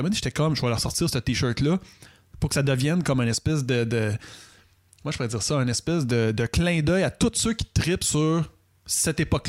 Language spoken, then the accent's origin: French; Quebec, Canada; je viens du West Island. Puis dans le West Island, tu sais, on était vraiment une minorité de Québécois